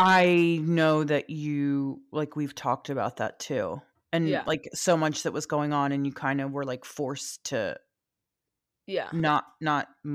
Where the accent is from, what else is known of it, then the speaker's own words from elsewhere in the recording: Philadelphia, Pennsylvania, United States; we're from Philly and there's like a certain life that you're told to live or expected to live.